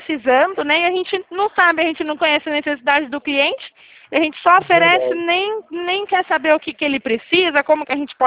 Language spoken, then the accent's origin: Portuguese; Curitiba, Paraná, Brazil; born there; now in São Paulo, Brazil; Eu moro em São Paulo, mas eu nasci lá em Curitiba. Pequenininha. Faz muito tempo que eu não vou pra lá.